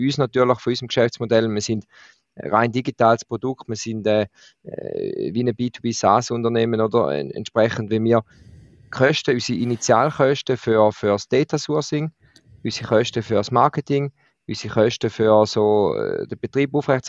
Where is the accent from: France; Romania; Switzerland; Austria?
Switzerland; etwas, was bei uns in der Schweiz oder mit vielen KMUs etwas ist